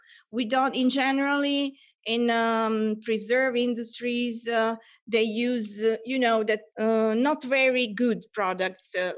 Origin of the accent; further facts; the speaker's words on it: Serbia; moved away as an adult; now in Italy; I'm originally from Serbia, but I live in Italy for 17 years. It's my home now.